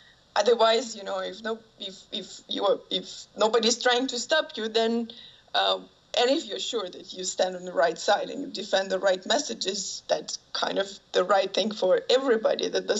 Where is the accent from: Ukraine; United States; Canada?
Ukraine; I grew up in Ukraine, and I've always seen the same faces on TV, in the news